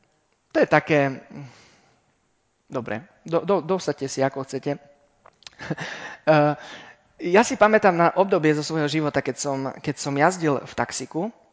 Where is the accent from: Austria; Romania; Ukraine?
Romania; Nie, reku, ja som len na návšteve a odkiaľ som z Rumunska, tak som hovoril, kde som sa narodil.